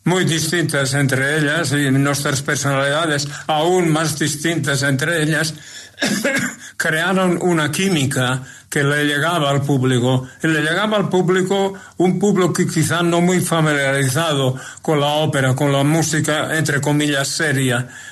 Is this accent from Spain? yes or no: yes; Barcelona, Catalonia, Spain; estaba ya cantando en Barcelona, en mi ciudad natal.